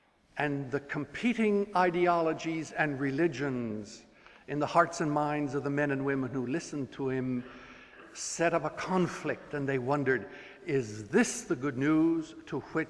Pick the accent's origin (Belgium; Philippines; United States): Belgium; I was raised in Belgium, a second generation missionary